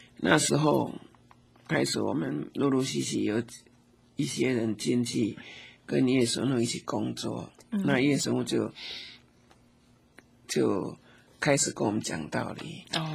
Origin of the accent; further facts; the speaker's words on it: Dongshi, Chiayi County, Taiwan; 正好在我的家乡东石乡，嘉义东石乡。